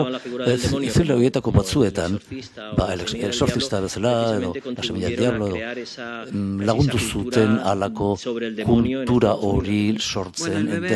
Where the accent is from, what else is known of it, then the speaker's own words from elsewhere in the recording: Spain; aita txiletarra eta ama txiletarra, espainiarra, baina Espainian hazi naiz eta espainiar dut nire burua.